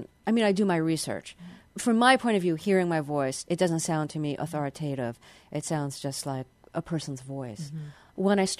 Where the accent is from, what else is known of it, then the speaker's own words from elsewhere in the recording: Brooklyn, New York, United States; And I talk very fast. I'm from Brooklyn.